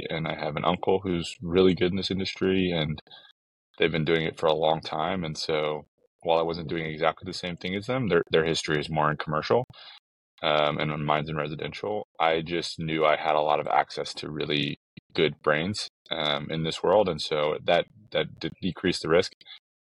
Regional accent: Austin, Texas, United States; So I'm in Texas, born and raised in Austin, Texas, which when I was born was not near as cool as it is today

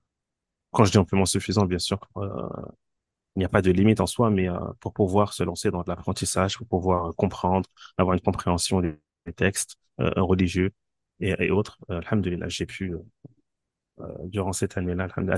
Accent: Île-de-France, France; moved away as an adult; J'ai grandi en France, en banlieue parisienne, dans la banlieue ouest. Alhamdulillah, j'étais en France jusqu'en 2002.

